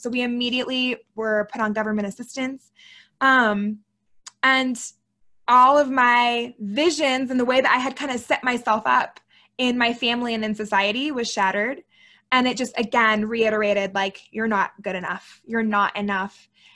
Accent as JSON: {"language": "English", "region": "Florida", "country": "United States", "tie": "born or raised there", "lives_now": "Salt Lake City, United States", "said": "I'm a first-generation American woman. I'm from Florida. My family is from Puerto Rico and Cuba, respectively, but I was, you know, raised in Florida. Now I live in Salt Lake City"}